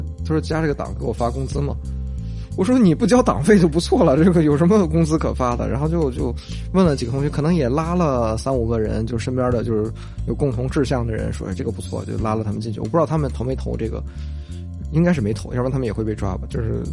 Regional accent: Beijing, China; 他问我老家是哪儿的，我说北京的

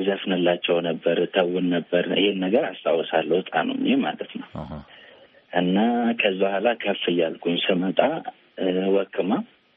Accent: Sodo, South Ethiopia, Ethiopia; ወላይታ ልኝ። እዛ ነው ተወልጄ ያደግኩት።

